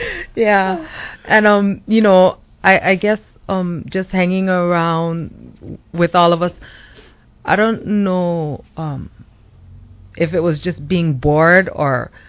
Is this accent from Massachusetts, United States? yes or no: no; Pearl City, Hawaii, United States; Oh, I grew up in Pearl City all my life.